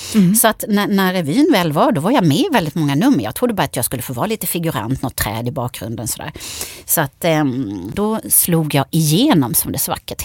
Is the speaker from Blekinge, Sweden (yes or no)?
yes; Karlskrona, Blekinge, Sweden; När jag var liten i Karlskrona och mamma och pappa hade bestämt att vi skulle gå